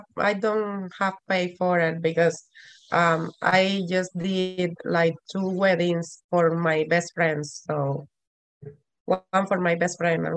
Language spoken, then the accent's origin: English; Cuba; English is a second language; now in United States; I am from Cuba, but I have 6 years living here in USA.